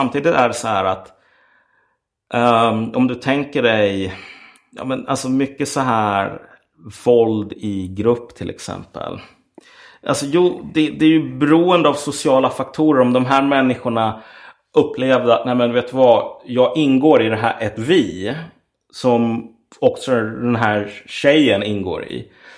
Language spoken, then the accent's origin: Swedish; Umeå, Västerbotten County, Sweden; born there; jag är född på Umeå BB